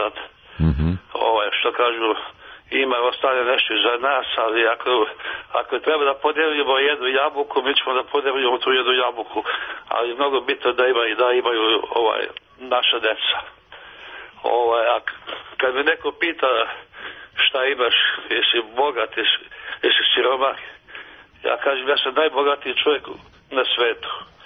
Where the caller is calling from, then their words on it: Vladimirovac, Vojvodina, Serbia; Ja sam iz Vladimovca, vaš verni slušalac.